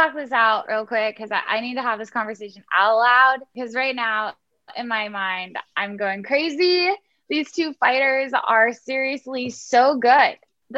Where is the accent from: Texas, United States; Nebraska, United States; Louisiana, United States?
Texas, United States; Houston; So first off, I'm from Houston. I don't like hurricanes.